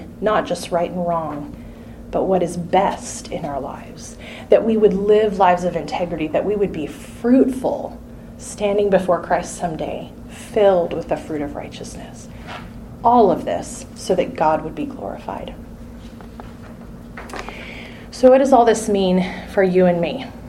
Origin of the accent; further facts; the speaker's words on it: Washington, United States; I grew up in Washington State, and we proudly claim the title of Apple Capital of the World.